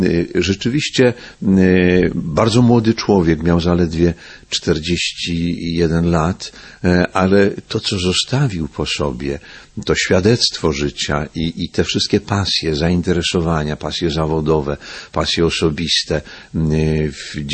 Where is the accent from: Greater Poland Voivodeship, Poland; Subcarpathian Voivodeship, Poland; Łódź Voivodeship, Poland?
Subcarpathian Voivodeship, Poland; Nowosielce; w mojej rodzinnej miejscowości, która się nazywa Nowosielce koło Przeworska, bo tam się urodziłem, stamtąd pochodzę i tam miałem pierwsze takie doświadczenia domu rodzinnego, ale też wiary, którą przekazali mi moi rodzice.